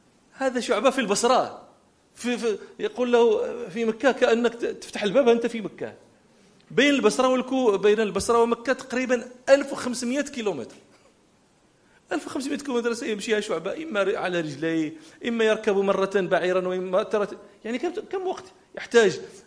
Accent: Morocco; احنا عندنا في المغرب نقول بخ بخ يعني بخ بخ

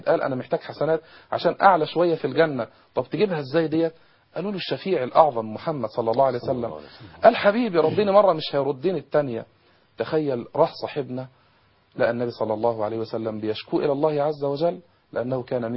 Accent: Gharbia, Egypt; ومشايخنا في شبين وعندنا في الغربية

